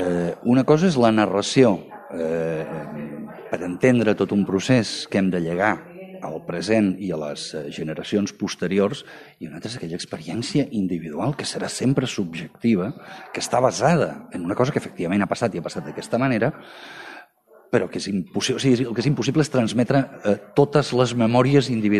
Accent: Sabadell, Catalonia, Spain; en sóc el director i sóc de Sabadell

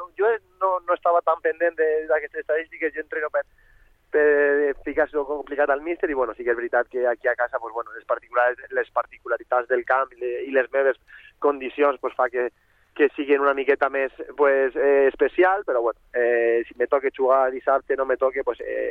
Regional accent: Castellón de la Plana, Valencian Community, Spain; Sí, exacte, com a castellonenc

